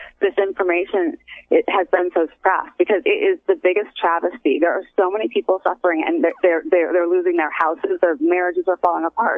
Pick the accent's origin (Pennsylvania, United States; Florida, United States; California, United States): California, United States; also born or lived in Darien, Connecticut; I grew up in California, and then my dad was transferred. He's an airline pilot, TWA airline pilot, and he was transferred to the East Coast. And mm-hmm. I actually went to high school in Darien, Connecticut